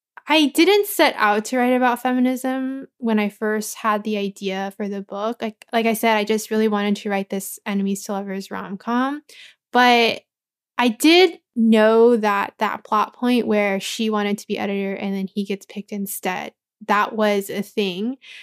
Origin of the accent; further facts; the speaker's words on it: Anaheim, California, United States; I grew up in, well, I grew up in Anaheim, but I went to school in Cypress, so very close to Cerritos. So I know that whole area.